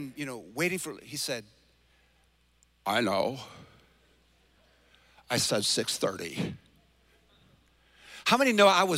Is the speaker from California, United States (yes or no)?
yes; San Francisco, California, United States; born there; I was born in San Francisco in about 1963, somewhere around there.